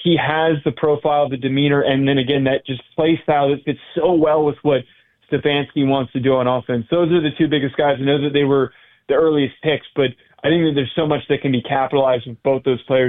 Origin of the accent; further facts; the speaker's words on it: New Jersey, United States; I'm leaning towards Rutgers and representing my home state.